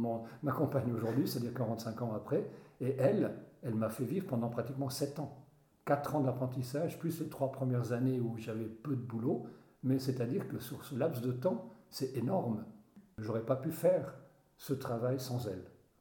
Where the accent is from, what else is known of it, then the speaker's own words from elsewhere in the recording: Valais, Switzerland; first language Upper Valais German; French is a second language; parce que ma langue maternelle, c'était le haut-valaisan, que j'ai pratiquement oublié aujourd'hui